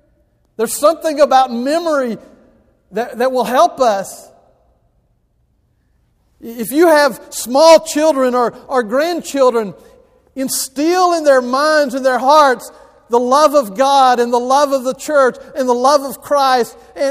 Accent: Alabama, United States; Now, I grew up in Alabama, and we love pork.

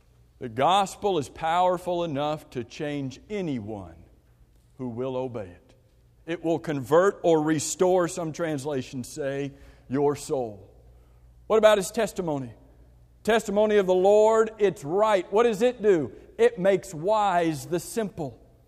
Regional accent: West Palm Beach, Florida, United States; I have never in my life walked out on a frozen lake. I was raised in West Palm Beach, so I'm not really sure why I've never walked out on a frozen lake.

